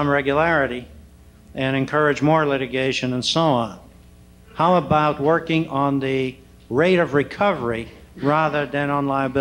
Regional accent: California, United States; Well, I'm a Californian, as you can surmise

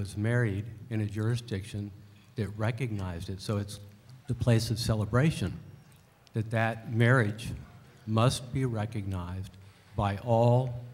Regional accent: Virginia, United States; from Virginia.

